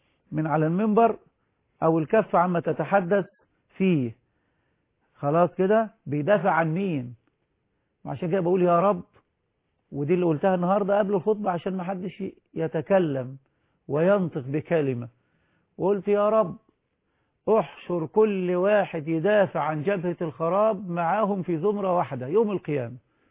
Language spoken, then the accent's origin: Arabic; Egypt; لكن القضاء عندنا في مصر